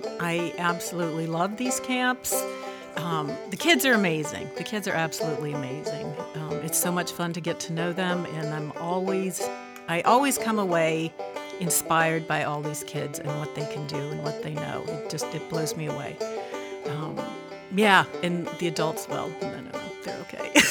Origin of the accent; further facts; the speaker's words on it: North Conway, New Hampshire, United States; I'm from North Conway.